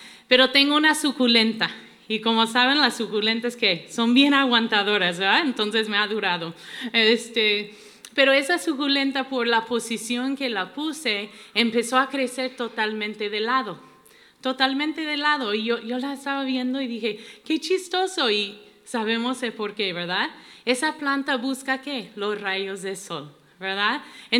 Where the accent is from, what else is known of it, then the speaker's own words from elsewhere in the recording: Guanajuato, Mexico; vengo de Guanajuato. Algo. De Bonito León, Guanajuato.